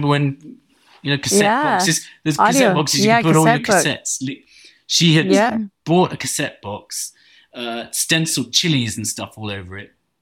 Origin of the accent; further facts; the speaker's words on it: London, United Kingdom; accent: posh English; God, you've got a really fucking posh English accent, haven't you? Are you from there? And I said, yeah, I'm from London.